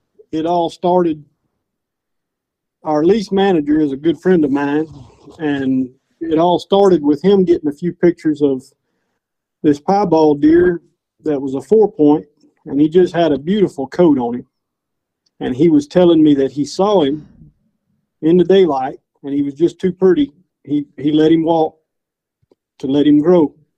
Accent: De Quincy, Louisiana, United States; I'm from De Quincy, Louisiana.

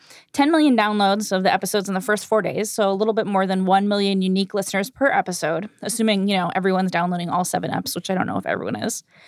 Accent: Texas, United States; accent: Texas southern; Sorry, it's my southern, that's my Texas southern accent.

